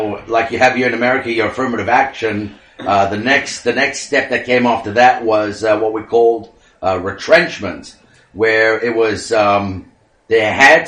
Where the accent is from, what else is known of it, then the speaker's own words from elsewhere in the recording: South Africa; growing up before the revolution in South Africa. I grew up in the apartheid era with my age group.